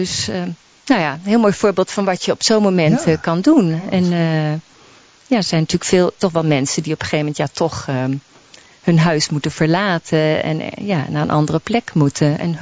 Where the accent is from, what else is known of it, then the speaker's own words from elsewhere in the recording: North Brabant, Netherlands; also born or lived in Holland; Ik ben in Brabant opgegroeid, ben eigenlijk echt een Hollandse. Ik kom uit echt het Holland, maar wij verhuisden naar Brabant.